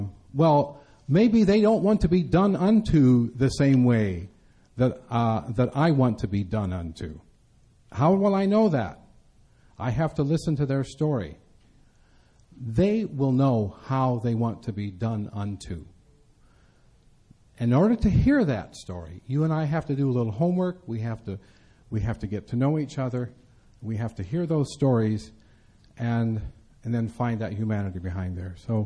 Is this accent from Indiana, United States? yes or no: yes; Indiana, United States; That was part of the liturgy that I grew up with in Indiana as a kid.